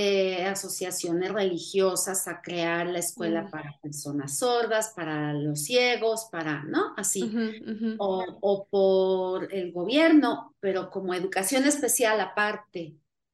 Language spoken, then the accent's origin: Spanish; Chihuahua, Mexico; Yo soy de Chihuahua, de un pueblo, de la sierra de Chihuahua.